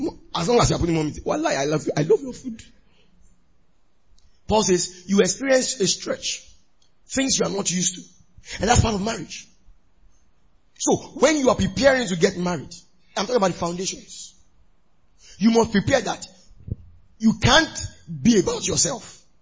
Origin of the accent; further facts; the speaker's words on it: Ibadan, Oyo, Nigeria; I grew up in Ibadan, sorry.